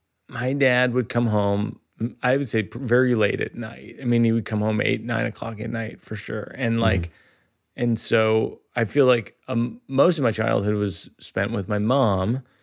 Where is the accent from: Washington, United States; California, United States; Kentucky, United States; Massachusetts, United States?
Massachusetts, United States; Shrewsbury; I grew up in Shrewsbury, Mass, outside of Worcester